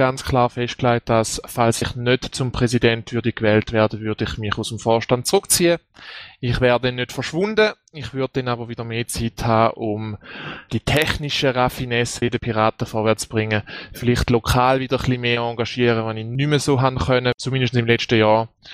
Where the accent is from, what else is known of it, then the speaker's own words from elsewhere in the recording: Thurgau, Switzerland; moved away as an adult; now in Zurich, Switzerland; Ich komme ursprünglich aus dem Thurgau, mein Bürgerort ist glaube ich Trogen. Ich bin hauptsächlich im Thurgau aufgewachsen, bin erst halb durchs Studium in Zürich gelandet, wohne in Zürich jetzt seit gut 5 Jahren, arbeite auch da.